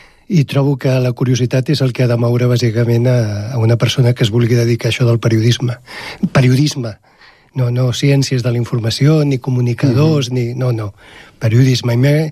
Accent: Barcelona, Catalonia, Spain; now in Terrassa, Spain; perquè jo sóc de Gràcia, de Barcelona, tot i que ja fa més de 20 anys que visc a Terrassa

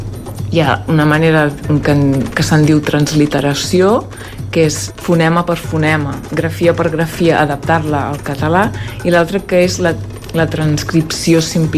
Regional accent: Catalonia, Spain; accent: Central Catalan; ja no diem gazpacho, diem gazpacho els que som del català central

